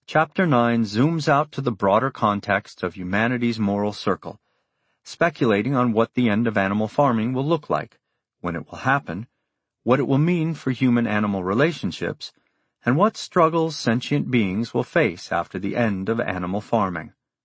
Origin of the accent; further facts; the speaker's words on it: Texas, United States; an hour away from my hometown in rural Texas.